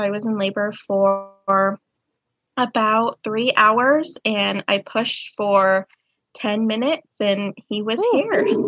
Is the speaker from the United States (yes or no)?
yes; Kansas, United States; Well, I am from Kansas.